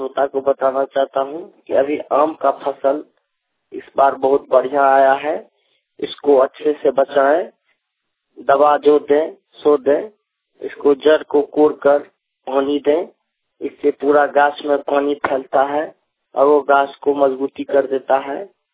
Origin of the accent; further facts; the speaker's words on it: Bihar, India; Mobile पानी से बिहार मधुबनी जिला सोराट का रहने वाला हूँ।